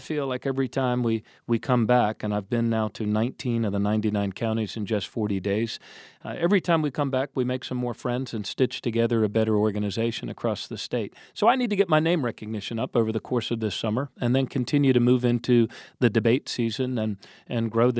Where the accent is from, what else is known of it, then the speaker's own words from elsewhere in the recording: Maryland, United States; Look, I'm from Maryland. Right in the center of our state is the Port of Baltimore.